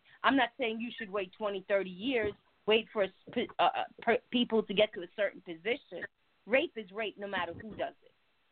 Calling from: Atlanta, Georgia, United States; from Atlanta, Georgia.

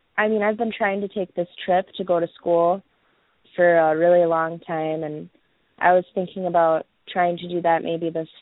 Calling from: Iowa, United States

